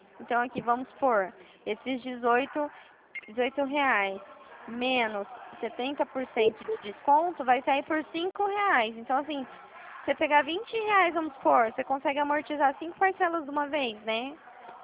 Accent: Presidente Prudente, São Paulo, Brazil; DDD ele é 018, porque eu sou daqui de Presidente Prudente.

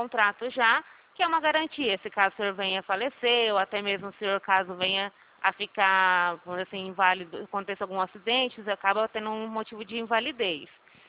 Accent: Araçatuba, São Paulo, Brazil; Eu sou de Araçatuba, eu morava em Penápolis.

